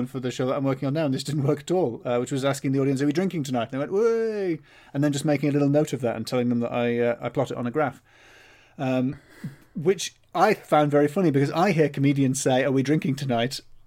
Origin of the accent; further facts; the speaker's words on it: England, United Kingdom; because I am English and I think that good is a value judgment.